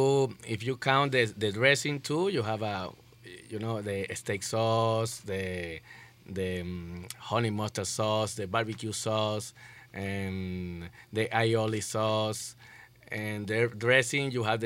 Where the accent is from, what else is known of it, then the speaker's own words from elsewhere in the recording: Lima, Peru; moved away; also born or lived in Miami; Yeah, because I was in Miami. I know. Yeah, when I moved from Lima, Peru, I went to Miami.